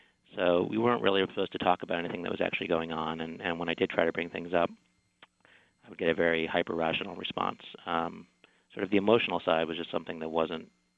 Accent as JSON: {"language": "English", "town": "Buffalo", "region": "New York", "country": "United States", "tie": "born or raised there", "said": "When we grew up in Buffalo, we grew up in a, you know, a small house."}